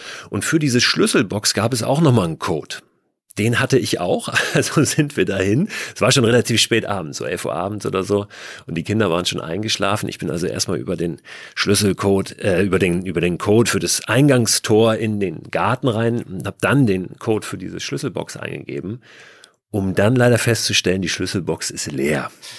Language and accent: German; Germany; Ich musste dann aber kleinlaut zurückschreiben, Jeremy, wir sind Deutsche und das meine ich dann mit deutscher Spießigkeit.